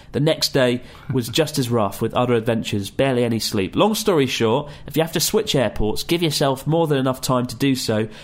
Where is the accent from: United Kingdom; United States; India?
United States; Washington; I'm from Washington State.